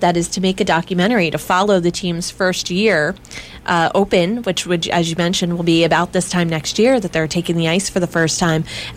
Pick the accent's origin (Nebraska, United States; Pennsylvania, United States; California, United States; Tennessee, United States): Pennsylvania, United States; I grew up in Pennsylvania and wanted to move back here with my husband, and did that about 6 years ago